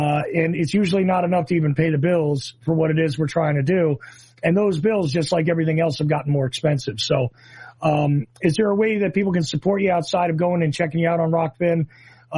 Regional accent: New Jersey, United States; I love talking to guys from my home state too.

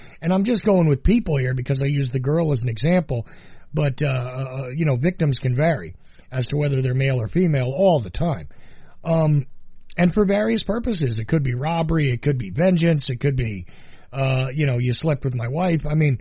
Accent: Neptune City, New Jersey, United States; In all fairness, I come from the Northeast.

